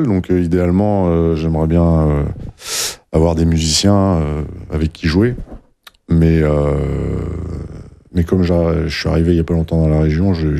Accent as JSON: {"language": "French", "region": "Hauts-de-France", "country": "France", "said": "J'ai commencé à faire quelques concerts dans ma région d'origine, qui est l'Oise."}